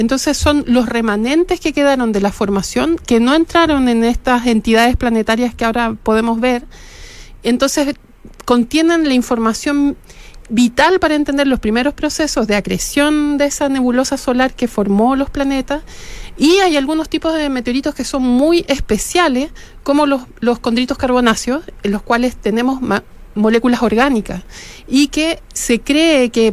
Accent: Antofagasta, Chile; Bueno, yo soy antofagastina y crecí en el entorno que nos da el desierto de Atacama

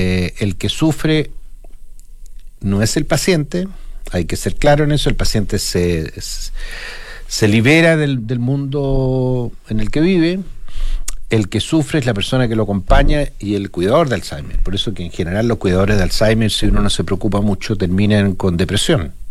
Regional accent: Puerto Montt, Los Lagos, Chile; Yo ni siquiera soy de Punta Arenas, yo soy de Puerto Montt.

